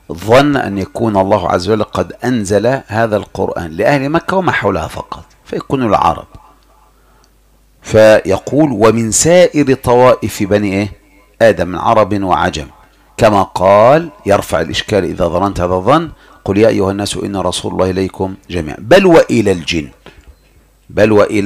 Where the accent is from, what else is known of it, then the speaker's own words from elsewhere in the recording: Egypt; احنا عندنا كمصريين